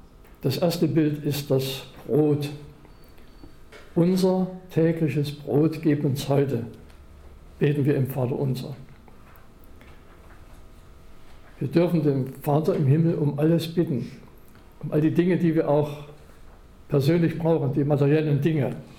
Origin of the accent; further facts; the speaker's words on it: Saxony, Germany; ich komme aus Sachsen